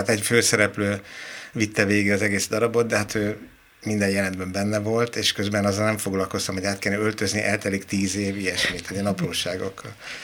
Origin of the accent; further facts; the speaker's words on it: Budapest, Hungary; Nem mintha én vidéken nőttem volna fel, Budapest belvárosában nőttem fel